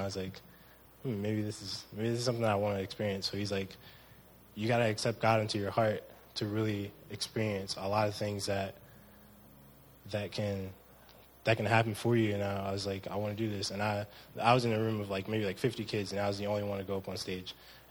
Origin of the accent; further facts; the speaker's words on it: Cleveland, Ohio, United States; now in Columbus, United States; I grew up in Cleveland, Ohio. I've been in Columbus for majority of my life now.